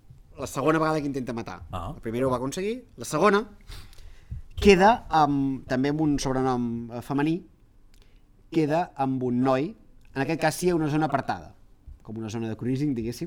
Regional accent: Catalonia, Spain; jo dic gomet vermell perquè sóc català

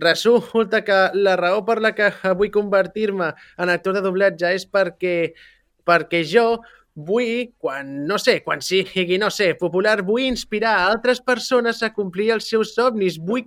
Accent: Roses, Catalonia, Spain; Jo, que sóc de Roses, diuen que un noi de Roses, que és autista i que vol estudiar doblatge a Barcelona, és molt difícil perquè és molt lluny

